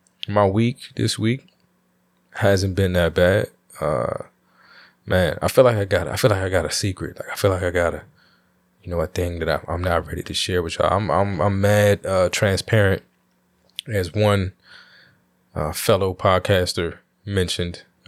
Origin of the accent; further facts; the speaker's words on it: United States; I'm an American dude. Keep it real simple.